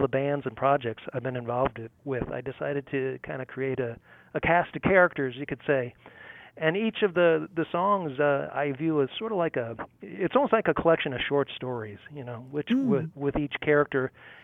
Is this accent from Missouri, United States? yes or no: yes; St. Louis, Missouri, United States; also born or lived in US West Coast / US East Coast; I grew up in St. Louis and I lived on both coasts, both the West Coast and the East Coast, but I eventually made my way back home and I've spent most of my life in the St. Louis area.